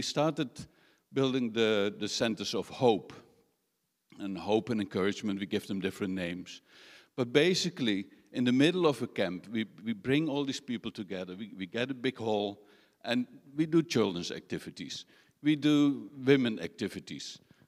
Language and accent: English; Netherlands; I'm from the Netherlands.